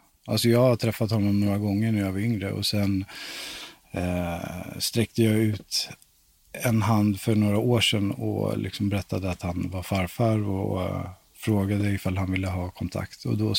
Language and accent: Swedish; Hässelby, Stockholm County, Sweden; Alltså jag är uppväxt i Hässelby från grunden och botten, och sen så när jag flyttade, eller när vi flyttade till Valdemarsvik med vår familj.